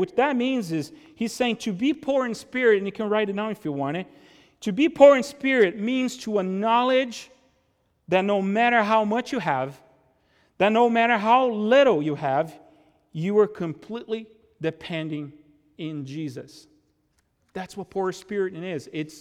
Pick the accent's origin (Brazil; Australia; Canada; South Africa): Brazil; English is a second language; now in United States; I grew up in Brazil. I want to be a soccer player.